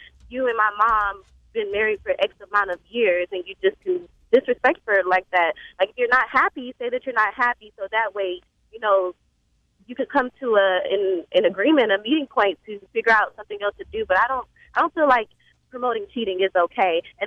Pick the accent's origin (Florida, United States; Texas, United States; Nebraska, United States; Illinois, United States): Texas, United States; Houston; I am from Houston, but I am going to go ahead and side with Alex.